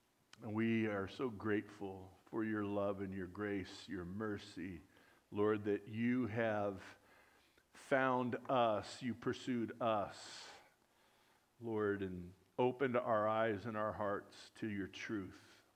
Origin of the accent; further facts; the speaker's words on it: California, United States; And I grew up in California.